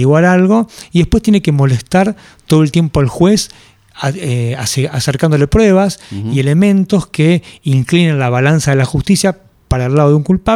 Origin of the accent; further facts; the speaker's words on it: Argentina; Los argentinos no inventamos algo, pero perfeccionamos algo que es muy loco, que es torcerlas.